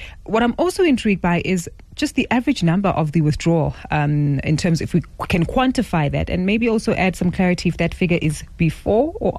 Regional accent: South Africa; What do we need to be mindful of as South African citizens on the back of the, I guess, unforeseen consequences of multiple withdrawals from our two-pot?

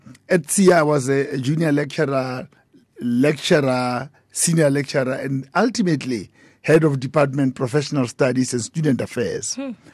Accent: Free State, South Africa; I grew up in the Free State. We stayed in different towns when I was still very young. In fact, I was born at Wessersbron in the Free State.

